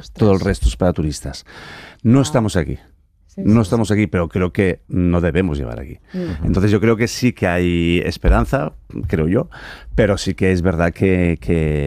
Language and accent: Spanish; Valencian Community, Spain; además yo que soy valenciano, imagínate